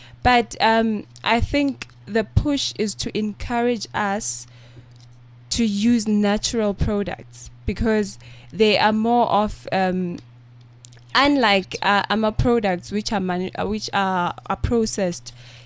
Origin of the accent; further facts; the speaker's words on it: Tembisa, Gauteng, South Africa; born there; Here in South Africa, but originally my parents are from Mozambique.